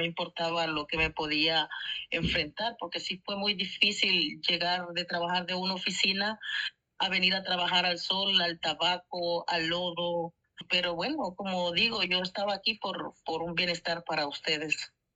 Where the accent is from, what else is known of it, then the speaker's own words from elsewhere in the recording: Honduras; moved away as an adult; now in United States; Vengo de Honduras